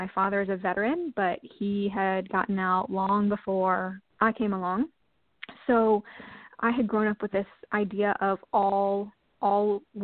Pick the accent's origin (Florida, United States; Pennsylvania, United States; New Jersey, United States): Pennsylvania, United States; now in Texas, United States; It was, at first, really hard because I grew up in Pennsylvania. I mean, moving to Texas was the first time I like left my parents.